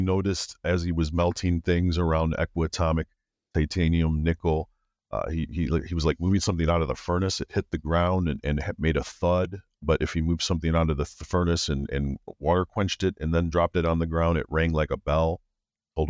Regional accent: Chicago, Illinois, United States; It was at University of Illinois. I'm from Chicago, and I started college a year young.

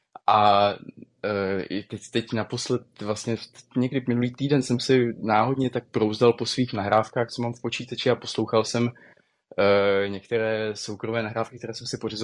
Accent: Prague, Czechia; Je mi 25. Jsem Pražák, studuju v současné době na Filozofické fakultě, obor rusistika, ruština a ruský jazyk a literatura.

